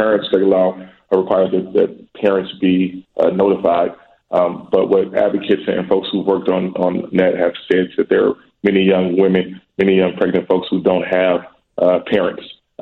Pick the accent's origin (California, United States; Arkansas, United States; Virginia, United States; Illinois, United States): Illinois, United States; Chicago; That is important to me as a Chicagoan, as a native Chicagoan, and I would hope that we can find ways to make that happen.